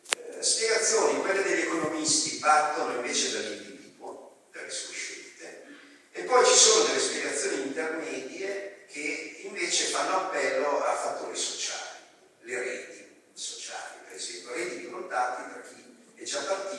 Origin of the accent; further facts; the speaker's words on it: Vercelli, Piedmont, Italy; now in Milan, Italy; Io nella mia vita mi sono spostato di 75 km, dalla mia città natale, Vercelli, in Piemonte